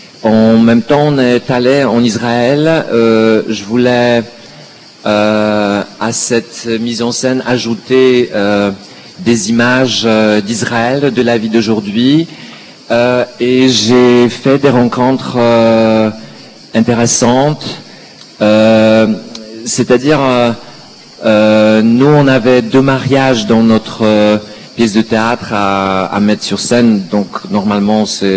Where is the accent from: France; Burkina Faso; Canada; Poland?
Poland; on est polonais, on voudrait filmer un bar mitzvah ou un mariage